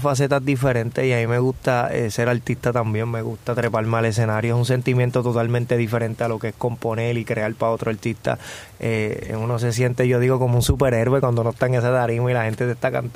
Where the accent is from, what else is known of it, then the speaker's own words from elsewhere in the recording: Puerto Rico; also born or lived in Connecticut, United States; Yo me crié en Puerto Rico y me siento 100% puertorriqueño y aunque nací en Connecticut, para mí yo soy de donde me crié y ahí yo me crié toda mi vida y mis amistades son de allá, mis familiares